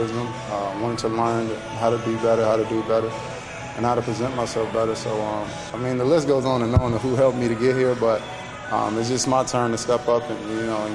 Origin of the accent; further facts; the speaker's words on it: Chicago, Illinois, United States; Growing up in Chicago, a lot of rough times.